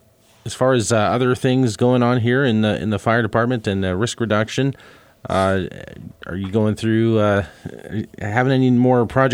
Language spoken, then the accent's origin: English; Missouri, United States; now in Manhattan, United States; I'm my hometown, and this is in Missouri